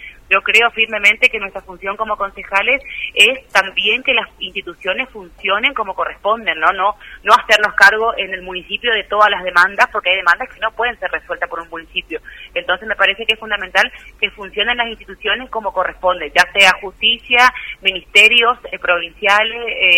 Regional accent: Paso de los Libres, Corrientes, Argentina; aprovechando la situación y que soy de Paso de los Libres

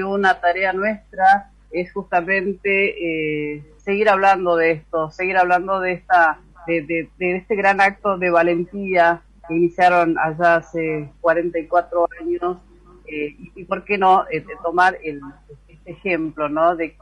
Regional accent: Argentina; nosotros, como ciudadanos, como argentinos también

